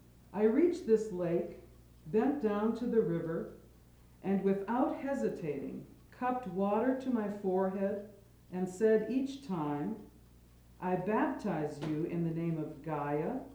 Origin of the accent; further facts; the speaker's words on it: South Dakota, United States; growing up in South Dakota and then coming to a place like Holden